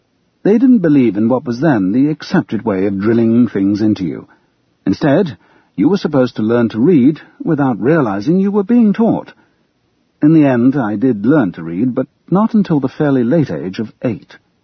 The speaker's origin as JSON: {"language": "English", "town": "Oxford", "region": "South East England", "country": "United Kingdom", "tie": "born there", "said": "I was born in Oxford, even though my parents were living in London. This is because Oxford was a good place to be born during World War II."}